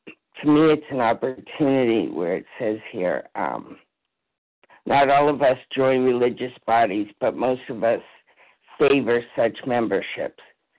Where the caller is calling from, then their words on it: New Hampshire, United States; I'm calling from New Hampshire.